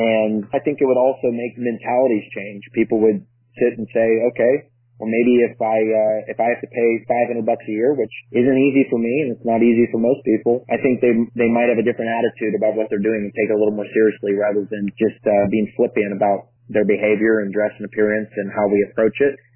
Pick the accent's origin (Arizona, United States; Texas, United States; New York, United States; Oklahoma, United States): Texas, United States; I'm not. I'm a seventh generation Texan. I am a Southerner on all sides of my family.